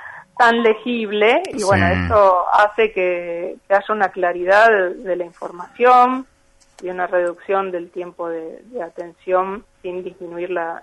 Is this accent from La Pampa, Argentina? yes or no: no; Luján, Buenos Aires Province, Argentina; De Luján, estuve muchos años